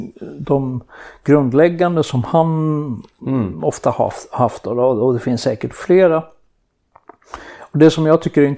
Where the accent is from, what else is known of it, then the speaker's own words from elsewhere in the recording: Sweden; Så alltså, men då som svensk då